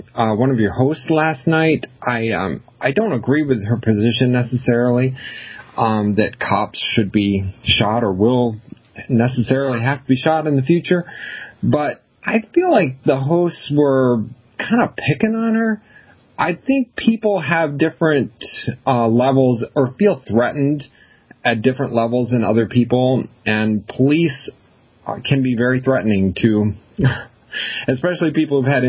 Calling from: Florida, United States; I'm here in Florida.

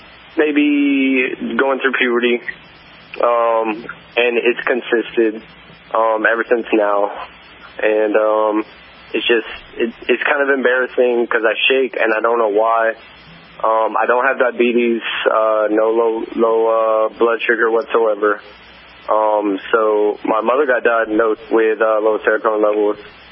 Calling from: Eatonton, Georgia, United States; I'm calling from Eatonton, Georgia.

